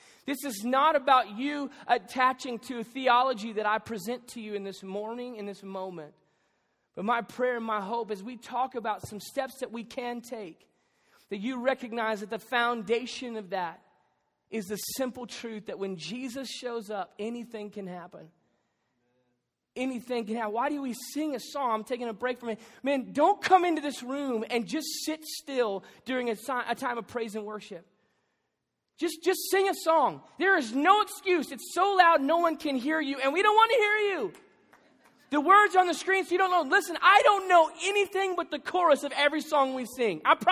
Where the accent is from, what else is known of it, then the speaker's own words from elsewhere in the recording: Texas, United States; And I grew up in Texas, and there are a couple things that are important in Texas